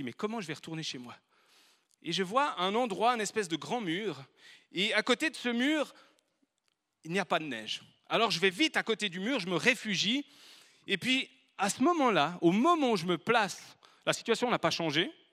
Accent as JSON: {"language": "French", "town": "Échallon", "region": "Auvergne-Rhône-Alpes", "country": "France", "said": "Moi, je viens de loin, je viens d'Échallon, donc le Grand Nord, il y a de la neige actuellement."}